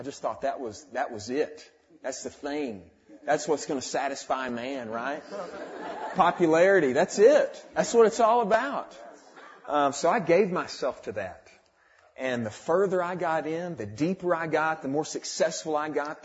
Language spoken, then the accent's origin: English; Irving, Texas, United States; now in Anaheim, United States; I was born and raised in Irving, Texas. And currently I'm in my second term at the full-time training in Anaheim.